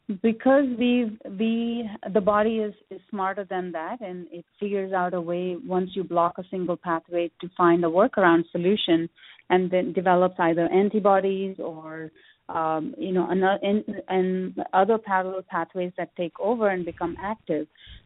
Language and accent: English; India; growing up, I grew up in India, and growing up there, we had it practically every day in food.